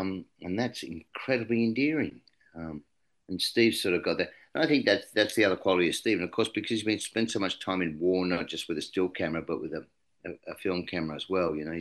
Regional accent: New South Wales, Australia; Well, I grew up in Western New South Wales

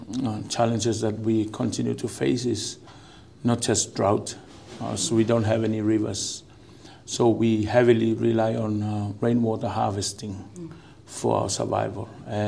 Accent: Vaitupu, Tuvalu; English is a second language; I was born and raised in Tuvalu, and I think I want to establish that fact at the very beginning of my talk. It is important that I start off from where I come from the island of Waitupu

